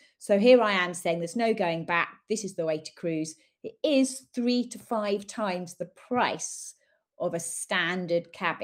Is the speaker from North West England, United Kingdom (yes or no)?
no; Watford, East of England, United Kingdom; I've just discovered we're both from the Watford area.